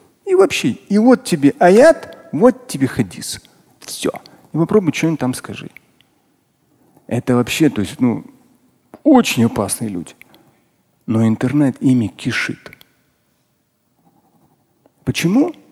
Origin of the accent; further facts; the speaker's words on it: Russia; То есть я вот как россиянин думаю, елки-палки